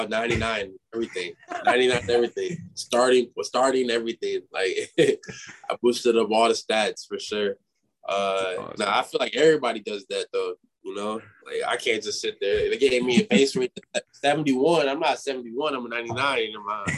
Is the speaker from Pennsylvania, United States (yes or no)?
no; Minneapolis, Minnesota, United States; also born or lived in Woodbury; Growing up in Minneapolis and Woodbury, like, Minneapolis, so back to me, I thought Minneapolis and, like, Minnesota was huge.